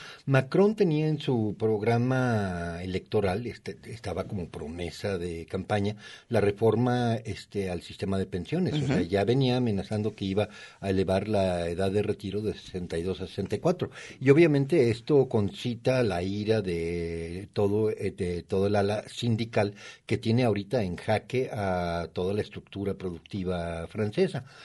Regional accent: Mexico; Ahora bien, nosotros como mexicanos vemos que les van a elevar a los franceses la edad de retiro de 62 a 64 años

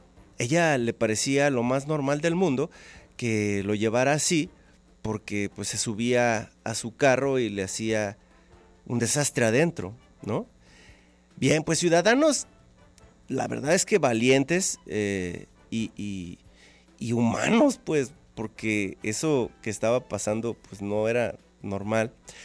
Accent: Guadalajara, Jalisco, Mexico; now in Tlaquepaque, Mexico; yo vivo en Tlaquepaque, tiene rato que salí de la Colfres, de la poderosísima colonia del Fresno en Guadalajara, pero ahora vivo en Tlaquepaque

